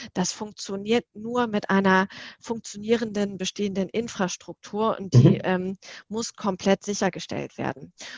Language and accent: German; Northern Germany, Germany; born there; now in Berlin, Germany; ich selber sitze hier in Berlin, habe aber auch dauernd immer mal wieder irgendwelche Störungen und komme gebürtig aus dem Norden